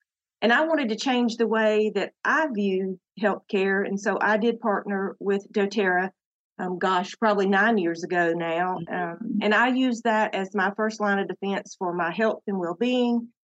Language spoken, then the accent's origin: English; Dublin, Georgia, United States; now in Lilburn, United States; So I am a true Georgia peach. I was born and raised in Dublin, Georgia.